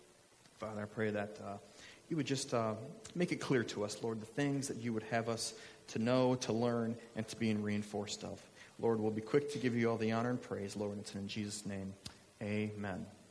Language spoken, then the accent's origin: English; Illinois, United States; I grew up playing baseball. I'm from Illinois.